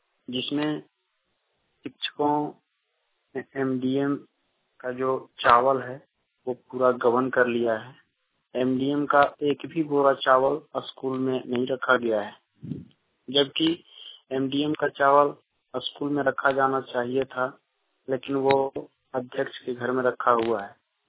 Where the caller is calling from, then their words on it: Giridih, Jharkhand, India; अंतर्गत गिरिडीह प्रखंड से बोल रहा हूँ। मैं लेदा पंचायत का निवासी हूँ